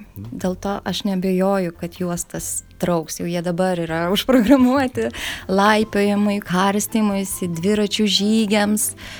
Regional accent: Alytus, Alytus County, Lithuania; mes su sese, kaip augom Alytuje

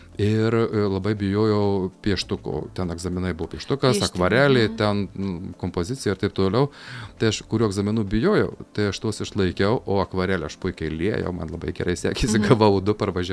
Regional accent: Griškabūdis, Marijampolė County, Lithuania; Mano tėviškėlė netoli Šakių yra Griška, Zanavykas dar baisiau suvalkietį.

